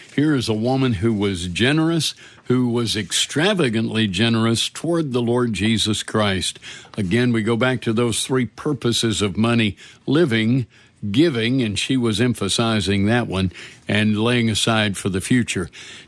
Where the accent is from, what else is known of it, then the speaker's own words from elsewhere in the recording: Alabama, United States; You know, growing up in Alabama, I can remember when I was young hearing people say, save your Confederate money, boys, the South will rise again.